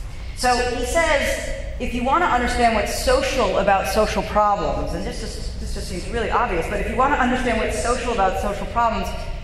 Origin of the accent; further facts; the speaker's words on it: New York, United States; I'm a New Yorker. I identify as a New Yorker